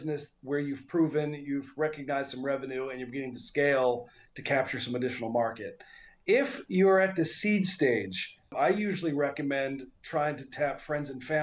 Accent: Annapolis, Maryland, United States; moved away as an adult; I grew up on the East Coast, in Annapolis, Maryland. Initially left after my college time in 2005 to come out to Asia Pacific and have an initial investigation.

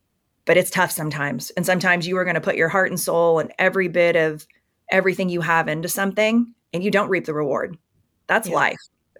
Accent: Indiana, United States; And I'm from Indiana, right? So Purdue, Ball State, that was home.

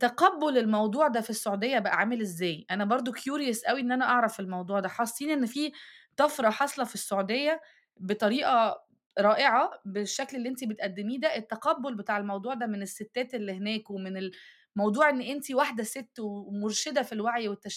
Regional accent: Egypt; اسمحيلي كمصرية اقولك حاجة زي كده

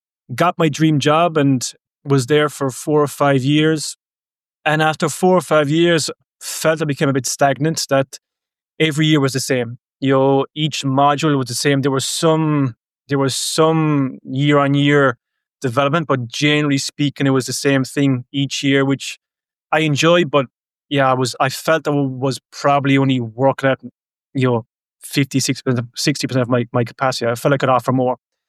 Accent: Ireland; I was originally a football player many years ago when I grew up in Ireland

